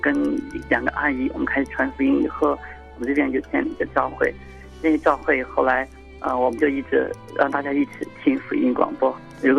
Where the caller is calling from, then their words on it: Ningxia, China; 我是宁夏的。好多年前我就开始听这个良友电台了。